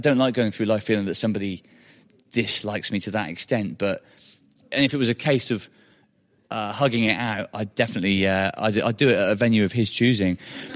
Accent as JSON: {"language": "English", "region": "Wales", "country": "United Kingdom", "said": "I had accidentally carved a niche for myself as that Welsh guy."}